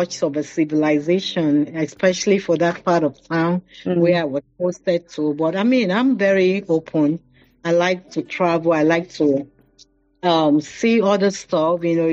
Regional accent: Lagos, Nigeria; So we were born and raised in Lagos. And everything I really did, you know, until I had to travel out was in Lagos, until I had to go for my service outside Lagos.

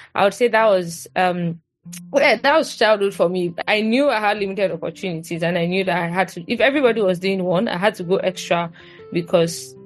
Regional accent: Ikorodu, Lagos, Nigeria; I grew up in Ikorodu, and I remember, I mean, Ikorodu, they don't count us as part of Lagos.

